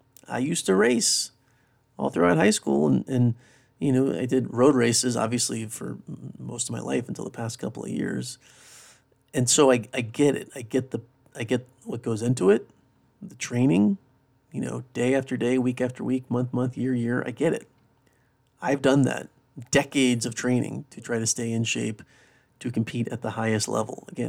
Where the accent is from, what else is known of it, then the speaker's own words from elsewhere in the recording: United States; But anyway, as an American, I just wanted to touch on something because I know anyone in America, if you talk about Tour de France, you have to talk about what I'm about to talk about.